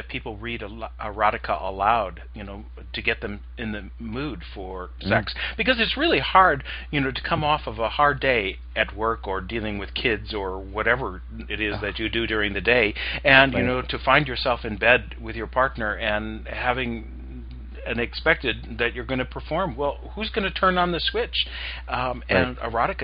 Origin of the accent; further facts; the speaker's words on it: Chicago, Illinois, United States; I was watching things like Shock Theater in Chicago, I grew up in Chicago